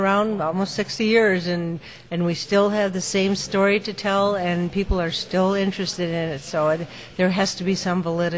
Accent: North Dakota, United States; Well, I grew up in North Dakota on a farm. It was a very lonely environment

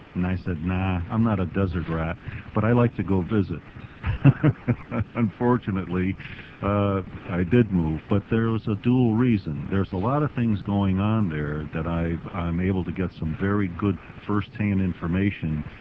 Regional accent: Northeast, United States; I grew up in the Northeast, spent my entire life there.

